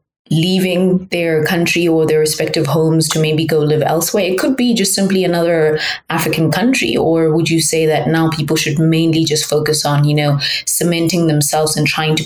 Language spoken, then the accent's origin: English; Lesotho; I myself qualified outside of the fact that I came from Lesotho.